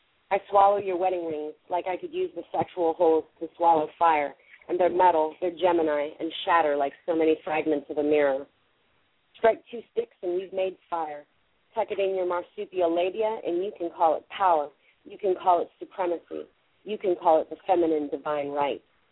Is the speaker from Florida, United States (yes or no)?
no; Bangor, Maine, United States; born there; Well, I was born in Bangor, Maine